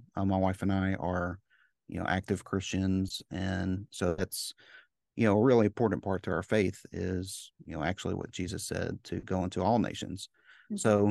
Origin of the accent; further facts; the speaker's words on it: New Orleans, Louisiana, United States; also born or lived in Memphis / Chicago; I was born in Memphis, and then we moved to Chicago, then we moved to New Orleans, and then we moved. So, you know, several pivotal places growing up